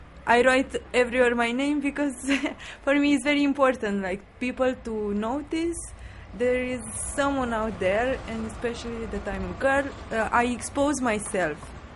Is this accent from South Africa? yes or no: no; Bucharest, Romania; I'm from Bucharest.